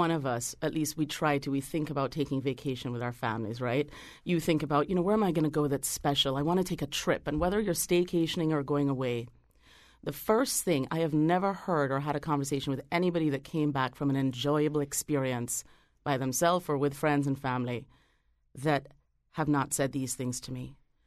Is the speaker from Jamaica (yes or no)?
yes; Jamaica; growing up in Jamaica, like growing up in many places, I grew up as a middle-class Jamaican young lady.